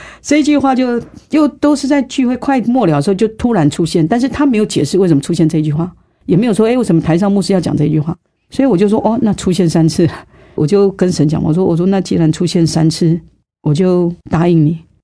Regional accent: Taiwan; 因为我是在市场长大的孩子，这样，所以这是最基层的，在台湾最基层的人这样。

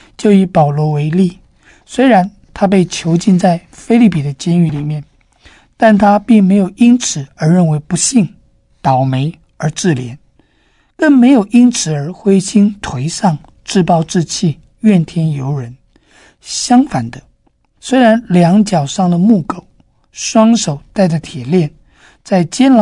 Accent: China; 我们中国人一向比较含蓄，虽然内心会感激对方，但也不太习惯把它说出来。

